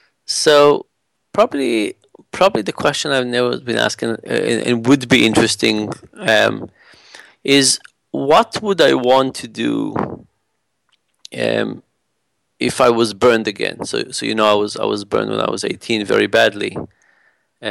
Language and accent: English; Israel; But if you think about Israel, I grew up in Israel.